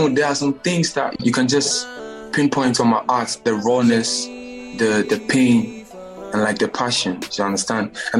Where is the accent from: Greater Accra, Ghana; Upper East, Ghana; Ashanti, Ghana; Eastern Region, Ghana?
Ashanti, Ghana; Konongo; I grew up in Konongo Zongo. Zongos are the slummy part of the hood.